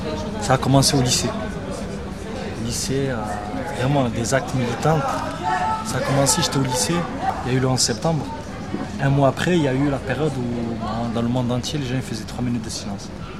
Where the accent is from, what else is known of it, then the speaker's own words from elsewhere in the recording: France; French is a second language; also born or lived in Morocco; Je suis né au Maroc. Donc, j'ai vu un peu la vie au Maroc. Je suis arrivé tout petit ici, donc j'ai connu la période où on ne parle pas bien français